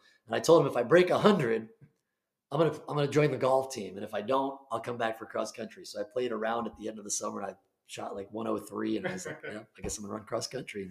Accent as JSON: {"language": "English", "region": "Illinois", "country": "United States", "tie": "born or raised there", "said": "So I was, believe it or not, a basketball player growing up in the Chicago area."}